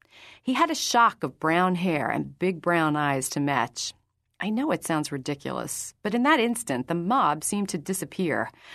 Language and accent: English; New York City, New York, United States; now in Los Angeles, United States; since I was only in my hometown, New York City, on rare occasions